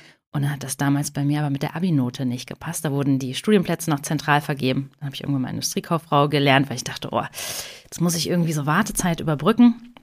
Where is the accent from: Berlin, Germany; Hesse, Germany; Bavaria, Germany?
Hesse, Germany; Kassel; also born or lived in Northern Germany; ich bin dieses Jahr 40 geworden, also ich habe mich genullt. Ich weiß noch nicht so ganz, wie ich das finden soll. Ich komme ursprünglich aus Kassel, war dann viel unterwegs im Norden Deutschlands, habe im Ausland gelebt und bin aber jetzt vor 2 Jahren wieder zurückgekommen in meine Heimatstadt